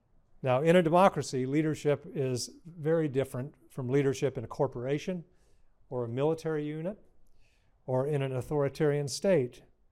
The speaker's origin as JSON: {"language": "English", "town": "Snowflake", "region": "Arizona", "country": "United States", "tie": "born or raised there", "said": "I grew up in Snowflake, Arizona. And this person was asking, it snows in Arizona? But actually, Snowflake, Arizona, where I grew up on a cattle ranch"}